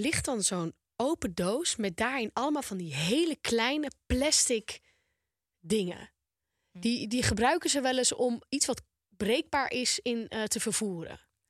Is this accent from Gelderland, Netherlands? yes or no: no; Volendam, North Holland, Netherlands; Ik ben een Volendammer, ik vind dat echt vreselijk.